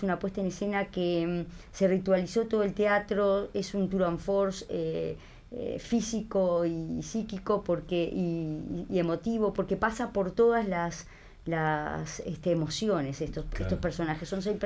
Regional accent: Florida, Uruguay; now in Montevideo, Uruguay; Bueno, era de Florida. Sí. Yo soy de Florida.

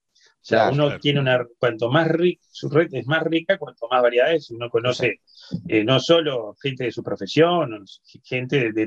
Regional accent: Montevideo, Uruguay; yo ahora vivo acá en Barrio Sur, pero bien, me crié en Colón hace poco, viví siempre en Colón

